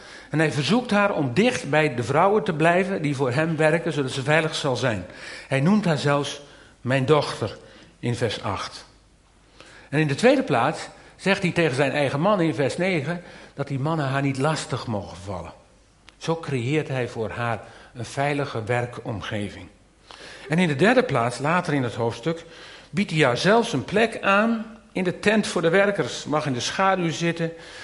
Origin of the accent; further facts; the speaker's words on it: Wezep, Gelderland, Netherlands; born there; Ik hoor dat er in mijn geboorteplaats in Wezep deze week zelfs een kerk die 100 meter van het huis van mijn ouders afstaat, beklad is met leuzen